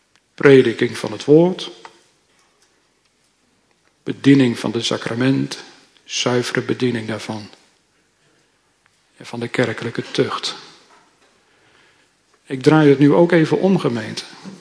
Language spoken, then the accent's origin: Dutch; Gelderland, Netherlands; vanuit de Veluwe, waar ik opgegroeid ben, heel veel voorbeelden te noemen zijn.